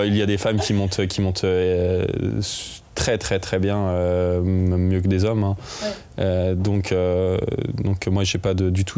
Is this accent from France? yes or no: yes; France; quand on est français, en France